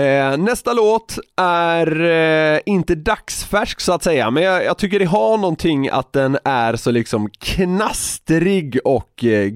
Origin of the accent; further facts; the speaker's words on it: Gothenburg, Västra Götaland County, Sweden; jag är från Göteborg.